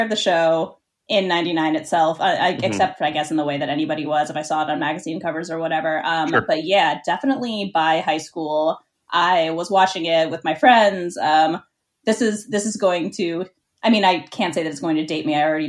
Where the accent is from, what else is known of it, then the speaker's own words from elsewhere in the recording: Pittsburgh, Pennsylvania, United States; I grew up in Pittsburgh, Pennsylvania.